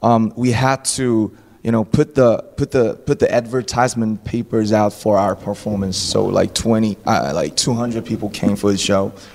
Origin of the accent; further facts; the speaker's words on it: South Korea; English is a second language; we're just boys from Korea and we even sing in Korean.